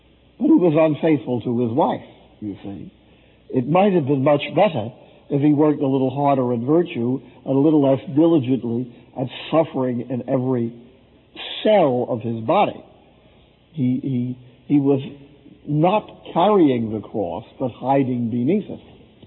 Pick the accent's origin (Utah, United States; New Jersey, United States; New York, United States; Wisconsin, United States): New Jersey, United States; Jersey City; in 250th place was my hometown, Jersey City.